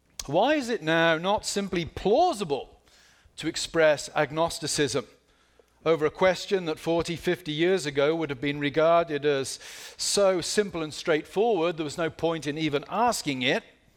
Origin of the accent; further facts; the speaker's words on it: United Kingdom; Just a week before, back in my homeland, you may tell from my accent, I'm not from Camden, New Jersey.